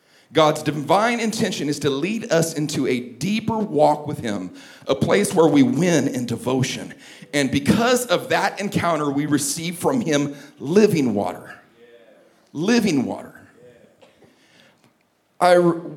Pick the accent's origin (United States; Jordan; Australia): United States; California; I grew up in California, grew up on beaches and in lakes and on mountain skiing.